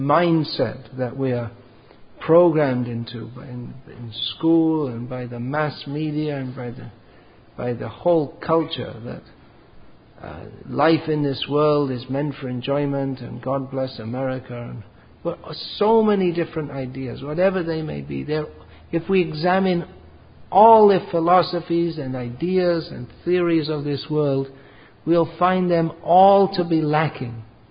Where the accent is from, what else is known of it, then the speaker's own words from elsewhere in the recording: England, United Kingdom; born there; In England it's tea and biscuits. I was born in England.